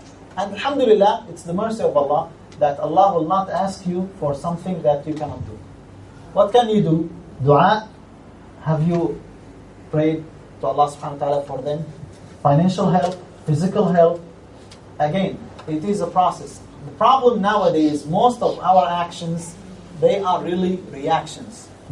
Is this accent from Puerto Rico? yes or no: no; Syria; I was in South Africa because, again, I'm coming from Syria and I witnessed terrible things.